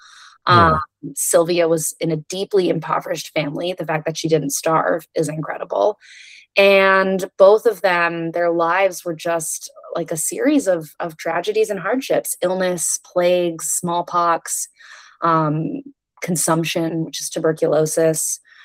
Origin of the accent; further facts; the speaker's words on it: Texas, United States; accent: Texan twang; also born or lived in New Jersey; now in Vermont, United States; I picked Texas. I'm also from New Jersey, but Texas, for whatever reason, I don't know. I do, especially when I talk to my son, I have twang in my voice.